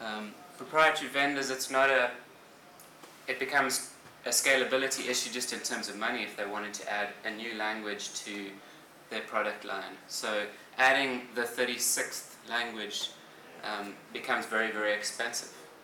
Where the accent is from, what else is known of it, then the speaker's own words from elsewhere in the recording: South Africa; I'm from South Africa.